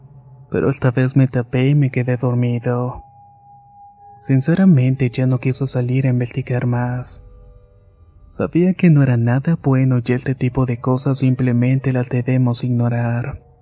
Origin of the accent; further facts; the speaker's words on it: León, Guanajuato, Mexico; Actualmente tengo 27 y soy de León, Guanajuato.